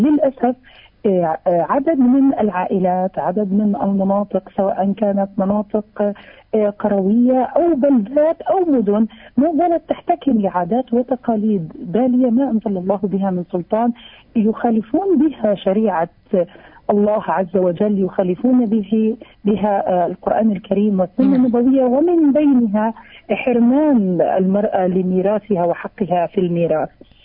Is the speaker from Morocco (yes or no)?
no; Palestine; كوننا مجتمع فلسطيني محافظ، مجتمع فلسطيني يعتمد على مرجعيته الإسلامية ودينه الإسلامي